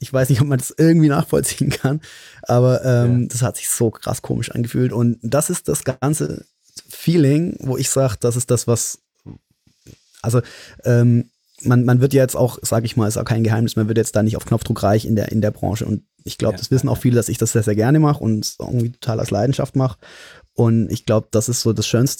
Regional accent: Mannheim, Baden-Württemberg, Germany; hier in meiner Heimatstadt in Mannheim

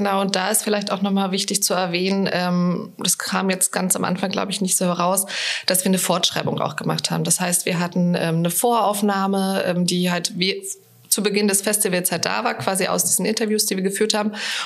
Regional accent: Berlin, Germany; Das fand ich total interessant, zum Beispiel als Berlinerin.

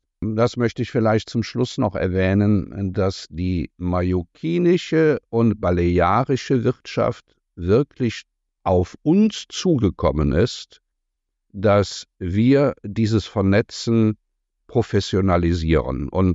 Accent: Cologne, North Rhine-Westphalia, Germany; als Kölner

